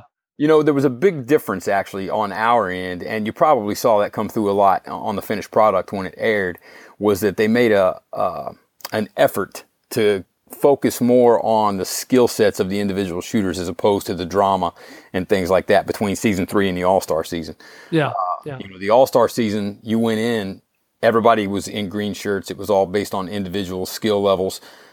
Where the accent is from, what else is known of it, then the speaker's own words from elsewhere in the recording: Virginia, United States; I grew up shooting. I'm from originally from Carroll County, Virginia, in the Blue Ridge Mountains.